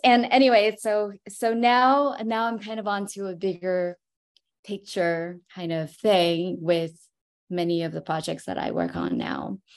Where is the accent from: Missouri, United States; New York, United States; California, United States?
New York, United States; New York City; so I grew up in New York City, but now I'm in the Hudson Valley